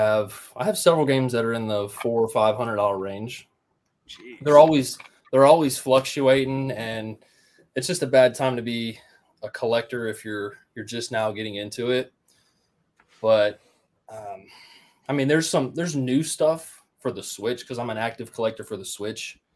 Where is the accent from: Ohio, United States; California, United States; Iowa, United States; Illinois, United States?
Ohio, United States; Riverside; I grew up in Riverside, Ohio. I know that's not a very exciting one, but Riverside.